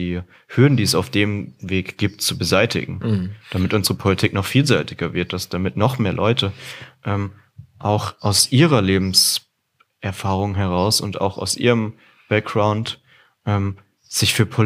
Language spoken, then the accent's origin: German; Rhineland-Palatinate, Germany; da, wo ich herkomme, aus der Südpfalz, da ist ein Auto kein Klimasünder